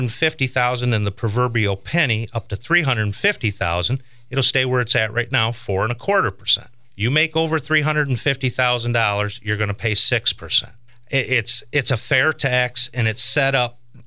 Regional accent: Flint, Michigan, United States; also born or lived in Saginaw; Well, originally, I was born in Saginaw, Michigan. I grew up in Flint.

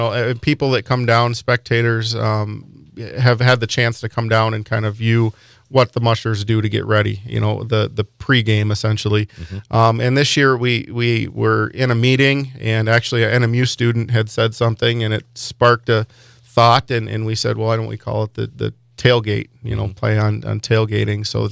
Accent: Marquette, Michigan, United States; and obviously I'm from Marquette

